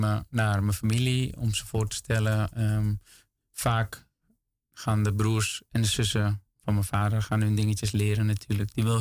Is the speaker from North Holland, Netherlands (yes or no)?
yes; Amsterdam, North Holland, Netherlands; ben ik echt een Molukker, maar ben ik vooral echt een Amsterdammer.